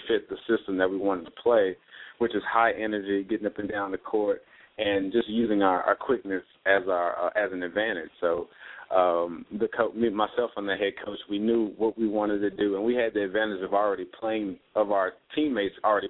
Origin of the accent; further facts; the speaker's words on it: Houston, Texas, United States; I grew up in Houston, which is a highly competitive basketball arena